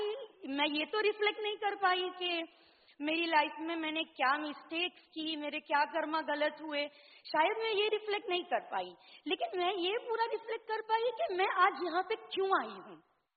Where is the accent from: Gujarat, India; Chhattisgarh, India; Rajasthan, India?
Gujarat, India; Valsad; Hindi is a second language; दूसरी चीज है कि मैं गुजरात से हूँ तो मेरी हिंदी थोड़ी वीक है